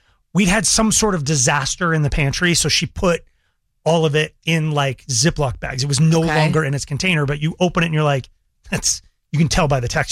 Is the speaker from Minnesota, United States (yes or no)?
no; Longmont, Colorado, United States; I grew up in Longmont. Tons of Mexican families grew up with Mexican families.